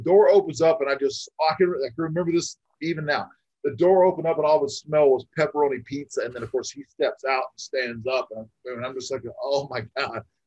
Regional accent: Florida, United States; now in Arizona, United States; And I'm from Florida. I live in Arizona for the last 20 years or so. But at the time growing up in Florida, they would come through my hometown

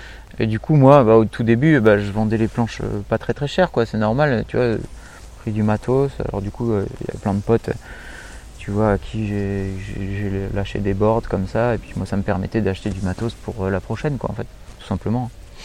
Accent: Montalivet, Nouvelle-Aquitaine, France; now in Basque Country, France; Je suis originaire de Montalivet et ça fait une vingtaine d'années que j'habite dans le Pays Basque.

